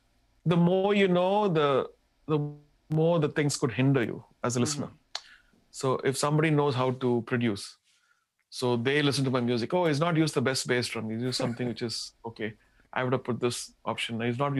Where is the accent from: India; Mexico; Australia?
India; Tamil Nadu; first language Tamil; English is a second language; And I come from Tamil Nadu. I speak Tamil.